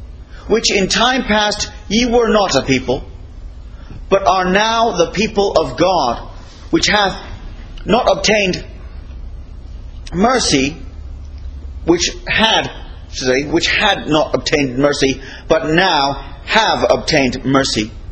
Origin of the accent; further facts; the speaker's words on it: Lakenheath, East of England, United Kingdom; born there; And myself, I was born in Lakeheath, Suffolk. It says so on my birth certificate, so they would say I was from England, because I was born in England.